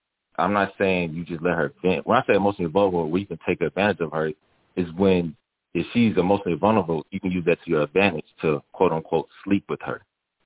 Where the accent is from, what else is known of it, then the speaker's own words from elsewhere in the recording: the South, United States; now in New York, United States; Yes, I'm in New York, and I come from the South.